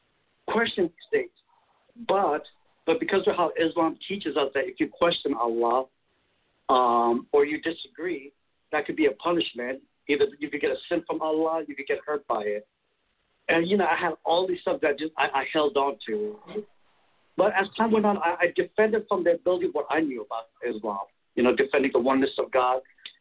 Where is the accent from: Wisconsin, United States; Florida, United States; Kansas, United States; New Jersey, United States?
New Jersey, United States; So I was born and raised in the States, in New Jersey. My parents immigrated from Bangladesh, so that's where they're from.